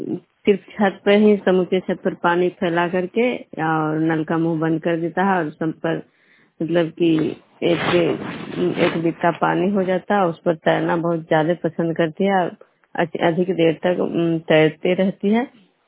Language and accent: Hindi; Bishnupur, Bihar, India; मैं विष्णुपुर ग्राम खदरा पंचायत नालंदा जिला नगरनौसा प्रखंड के निवासी हूँ।